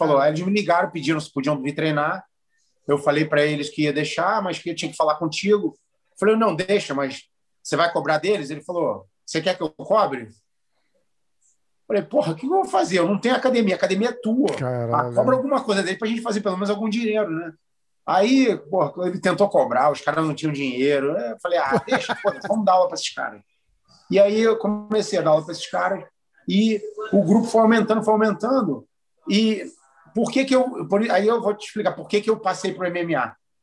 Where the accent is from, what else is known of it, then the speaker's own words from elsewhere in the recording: Rio de Janeiro, Brazil; Eu sou carioca, porra, eu fui criado no Rio de Janeiro.